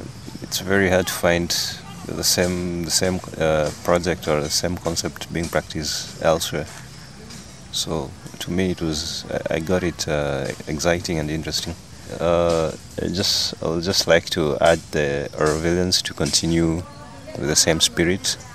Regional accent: Kenya; now in India; I'm from Kenya.

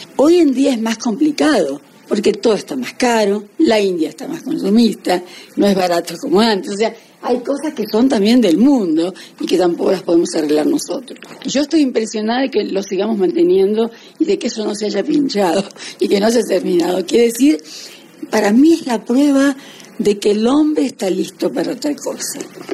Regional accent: Buenos Aires, Argentina; born there; also born or lived in Paris, France; Nací en Buenos Aires, pero siempre sentí el continente como mi espacio.

